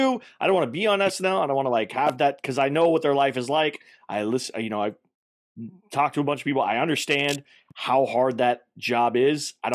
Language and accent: English; Texas, United States; I'd never been to like the ocean, like the Gulf of Mexico, because I grew up in Texas.